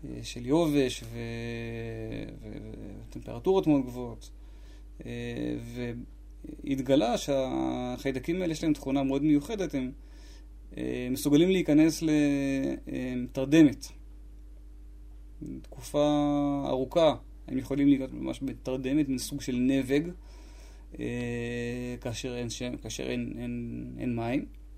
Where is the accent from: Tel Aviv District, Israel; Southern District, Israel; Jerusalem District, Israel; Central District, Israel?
Central District, Israel; Hulda; במקור אני נולדתי בקיבוץ חולדה.